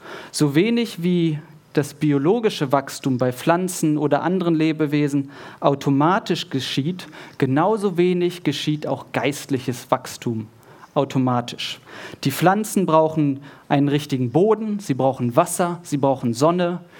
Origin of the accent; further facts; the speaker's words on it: Bielefeld, North Rhine-Westphalia, Germany; ursprünglich kommen wir aus dem Raum Bielefeld, also noch ein Stückchen weiter im Norden.